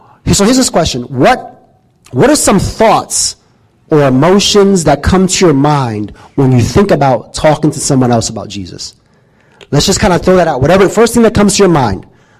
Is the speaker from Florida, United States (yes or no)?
no; New York, United States; I'm from New York. We are loud.